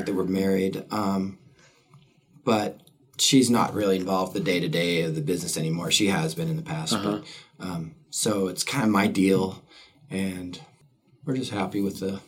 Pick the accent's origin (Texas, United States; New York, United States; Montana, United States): Montana, United States; Helena; Anna came to me for the Helena when I grew up in Helena.